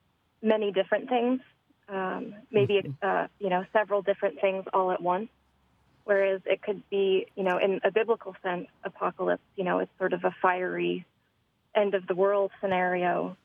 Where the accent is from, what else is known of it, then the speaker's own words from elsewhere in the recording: East Coast, United States; now in Oregon, United States; I am originally from the East Coast, mm-hmm. I attended art school in Boston for a year before taking off for a long time. I moved to Oregon about 16 years ago